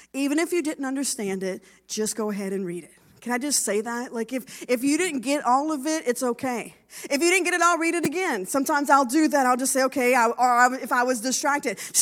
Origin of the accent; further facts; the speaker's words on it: Louisiana, United States; And we're Cajun, so we eat a whole lot of yummy and good food.